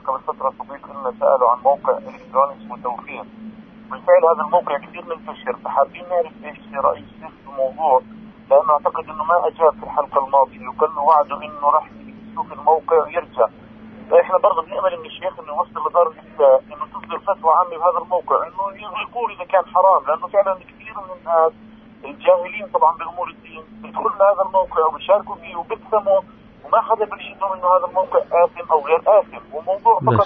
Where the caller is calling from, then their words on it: Ramallah, West Bank, Palestine; من رام الله